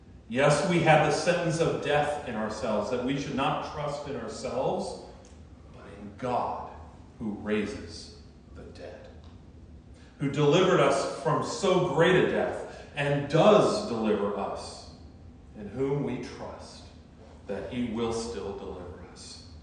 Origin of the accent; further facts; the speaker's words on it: Chicago, Illinois, United States; born there; But I was born in Chicago in the 1970s. I was born in a family of Missouri Synod Lutheran pastors, 14 to be exact.